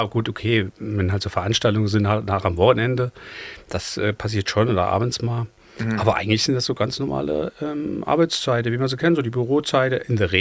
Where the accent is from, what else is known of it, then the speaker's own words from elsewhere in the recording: Ludwigshafen, Rhineland-Palatinate, Germany; born there; Ludwigshafen.